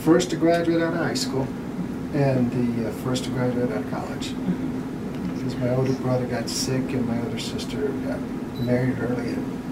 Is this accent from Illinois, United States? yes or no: no; Lorain, Ohio, United States; Growing up in Lorain?